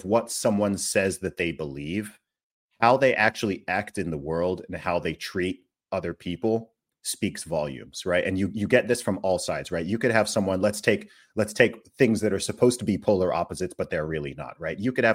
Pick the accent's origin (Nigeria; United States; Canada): Nigeria; I'm Nigerian. I'm Igbo, even more specifically